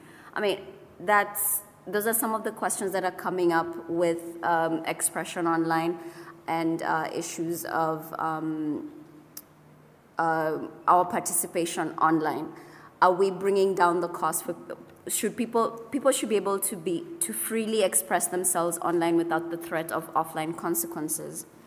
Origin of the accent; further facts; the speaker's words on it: Kenya; just because I come from Kenya, where mobile money transfers